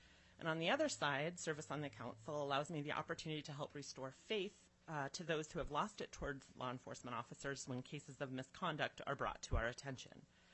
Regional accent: Fairbanks, Alaska, United States; now in Juneau, United States; I am a fourth-generation Alaskan. I was born and raised in Fairbanks. My family relocated to Juneau in 2016

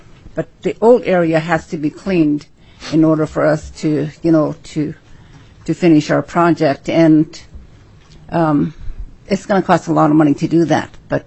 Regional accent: Kake, Alaska, United States; Hi, I'm from Cake, Alaska, City of Cake.

